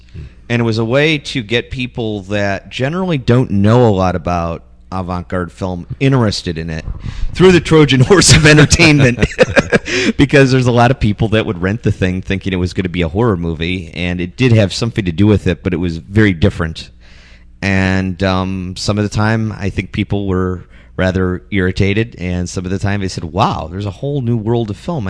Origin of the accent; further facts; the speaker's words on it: Chicago, Illinois, United States; also born or lived in San Francisco; yeah, I'm from Chicago.